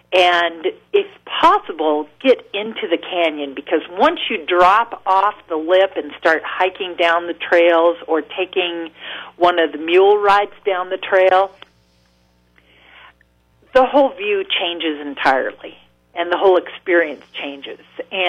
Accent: Washington, United States; my dad was a ranger before I was born in Mount Rainier National Park. And then he went on to become a Boeing engineer. But the whole time we were growing up, that's what we did as a family.

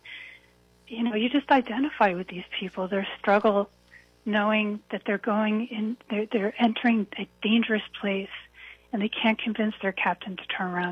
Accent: Philadelphia, Pennsylvania, United States; also born or lived in Baltimore, United States; Well, Dave, I'm from the East Coast. You know, I was born in Baltimore, another big port. Raised in Philadelphia, went to school in New York.

